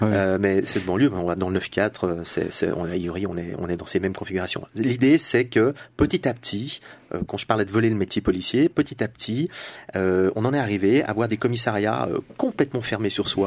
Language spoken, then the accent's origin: French; Switzerland; Et puis chez nous, en Suisse, on peut le constater aussi